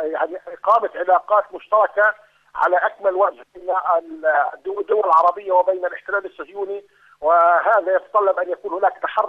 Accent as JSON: {"language": "Arabic", "country": "Palestine", "said": "وفي هذه الحالة نحن كفلسطينيين نلجأ إلى الشعوب العربية"}